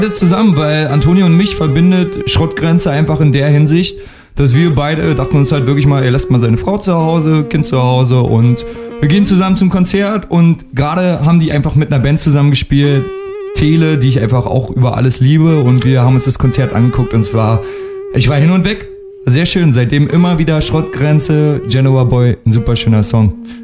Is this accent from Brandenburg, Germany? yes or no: yes; Potsdam, Brandenburg, Germany; born there; also born or lived in Werder; Ich bin gebürtiger Potsdamer, habe aber zwischenzeitlich 12 Jahre in Werder gelebt, wo sich natürlich Fuchs und Hase gute Nacht sagen.